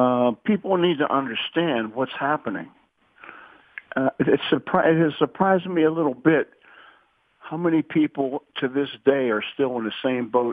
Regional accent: Shadyside, United States; You and I, we should be talking about making jokes, talking about growing up in Shadyside together.

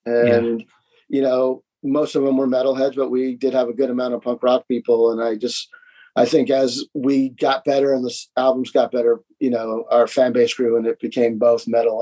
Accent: Santa Monica, California, United States; growing up in Santa Monica, we knew enough skaters, so it just appealed to them.

